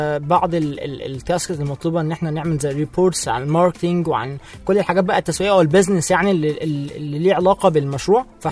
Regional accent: Egypt; عندنا في مصر

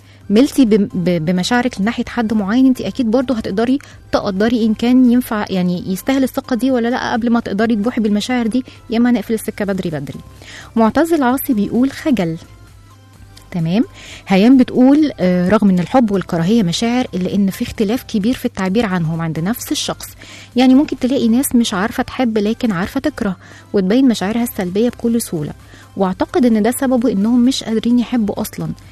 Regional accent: Egypt; وإحنا بقى كمصريين أجمل لحظات الاعتراف بالحب دايما بتكون بعد وفاة الشخص للأسف.

